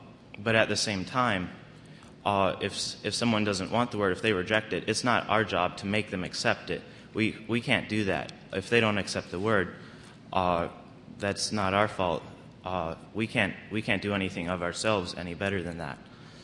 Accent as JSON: {"language": "English", "region": "North Carolina", "country": "United States", "said": "I'm 15, and I'm from North Carolina."}